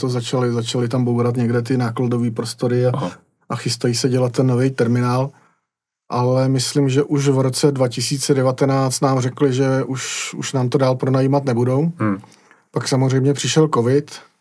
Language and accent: Czech; Plzeň, Plzeň Region, Czechia; ale já jsem z Plzně, nemůžu organizovat akci v Praze